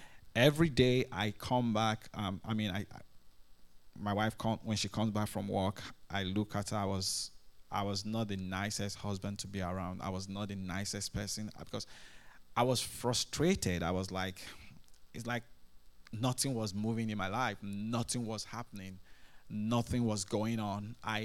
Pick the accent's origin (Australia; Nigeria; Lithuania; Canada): Nigeria; moved away as an adult; now in United States; When I came from Nigeria, I was working in a bank.